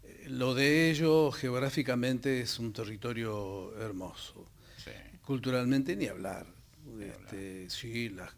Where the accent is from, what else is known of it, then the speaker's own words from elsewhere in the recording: Argentina; accent: Argentine; mi forma de hablar todavía tiene un dejo argentino.